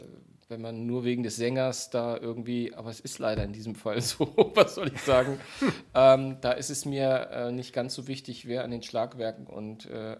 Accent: Hamburg, Germany; Ich bin auch Hamburger Jungen.

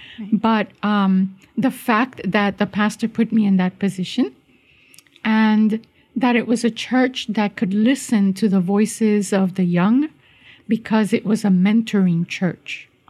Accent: New York, United States; So I grew up in New York City, Brooklyn, as a matter of fact, and my family was an immigrant family from Puerto Rico

